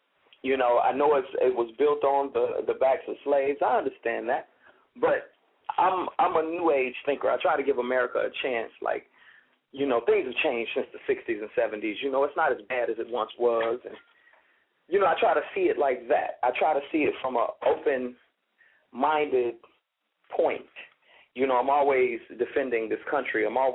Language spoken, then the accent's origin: English; Florida, United States; also born or lived in Chicago, United States; I was raised in South Florida. I was raised in many different parts of Florida.